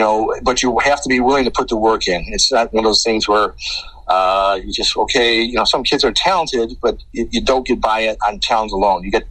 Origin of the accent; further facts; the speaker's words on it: Chicago, Illinois, United States; We're from Chicago, born and raised, and my mother and father were big Blackhawk fans growing up.